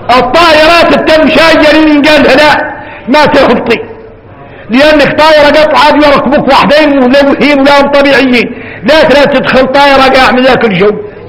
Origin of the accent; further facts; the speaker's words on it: Mauritania; انا هون نتكلم معاكم من قلبي ومن دمي ومن عصبي الموريتاني